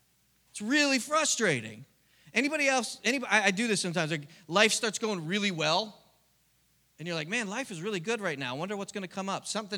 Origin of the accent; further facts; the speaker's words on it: Philadelphia, Pennsylvania, United States; and I grew up in Philadelphia. I'm from Philly.